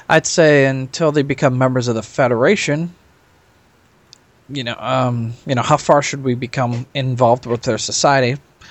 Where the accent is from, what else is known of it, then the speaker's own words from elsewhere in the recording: Nebraska, United States; from Nebraska.